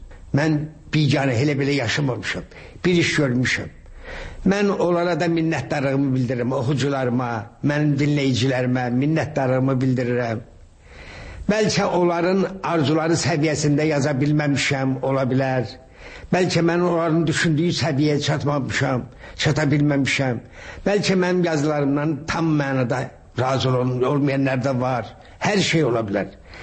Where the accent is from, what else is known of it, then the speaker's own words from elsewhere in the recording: Sheki, Shaki, Azerbaijan; Mən uşaqlıqda böyük həyətimiz vardı Şəkidə, böyük həyətimiz vardı.